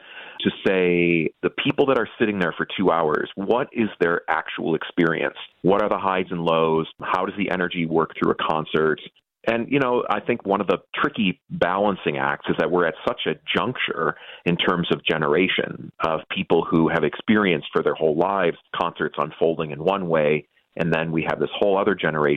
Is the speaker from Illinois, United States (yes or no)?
no; Buffalo, New York, United States; now in Canada; Although I'm from Buffalo, New York, and my parents have an abundance of snow.